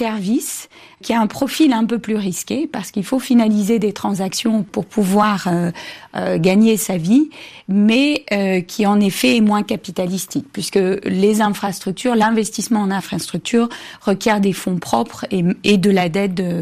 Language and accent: French; Amiens, Hauts-de-France, France; J'ai grandi à Amiens, comme notre cher président.